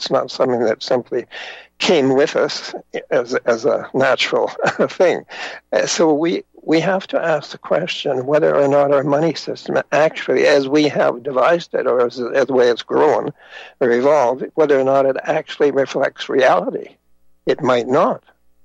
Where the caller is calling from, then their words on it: Canada; and I'm speaking from Canada here